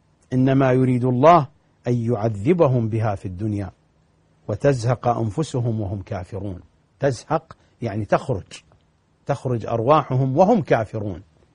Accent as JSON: {"language": "Arabic", "country": "Iraq", "accent": "Iraqi", "said": "بالضبط في لهجتنا العراقية مثل ما واحد يخاطب الثاني يقول له دعتك"}